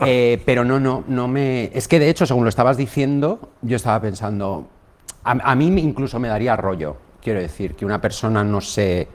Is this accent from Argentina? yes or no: no; Bilbao, Basque Country, Spain; Yo soy de Bilbao, o sea, aquí están las dos Euskadis.